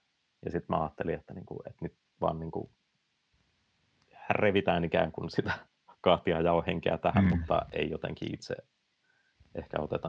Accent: Riihimäki, Kanta-Häme, Finland; no, mä oon Riihimäeltä, se ei ehkä mene ihan maaseudusta, mutta silleen, mä olen kuitenkin taajama-alueen ulkopuolelta.

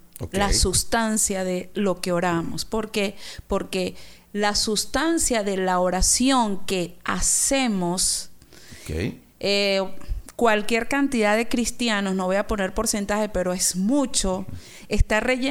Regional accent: Venezuela; En el caso de nosotros como venezolanos

